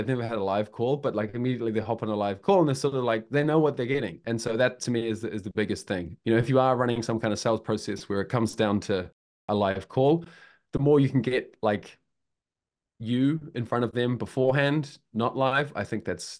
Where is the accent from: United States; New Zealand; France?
New Zealand; moved away; Just adding to the accents thing, I've been out of New Zealand long enough that my accent's probably softened a bit. I think if I'd stayed in New Zealand for the last 10 years, it might be as rough as yours.